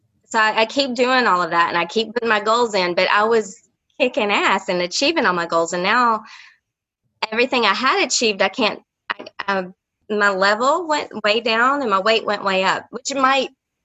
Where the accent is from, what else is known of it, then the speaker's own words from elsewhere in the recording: Nashville, Tennessee, United States; moved away as an adult; now in France; Yeah, I'm from Nashville, and I've been in France for like 25 years.